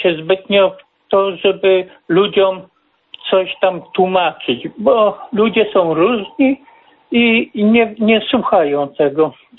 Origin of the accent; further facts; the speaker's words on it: Bydgoszcz, Kuyavian-Pomeranian Voivodeship, Poland; pochodzę z Bydgoszczy.